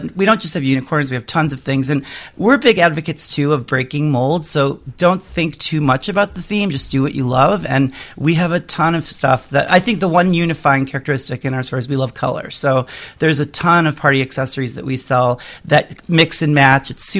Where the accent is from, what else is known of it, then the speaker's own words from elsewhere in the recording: Chicago, Illinois, United States; I'm from Chicago originally.